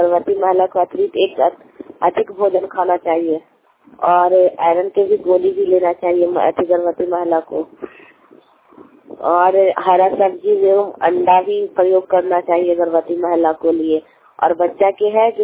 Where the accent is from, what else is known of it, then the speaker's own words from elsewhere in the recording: Bihar, India; घर कुश्यामा एकंगर प्रखंड के रहने वाली हूँ और जिला नालंदा हुआ।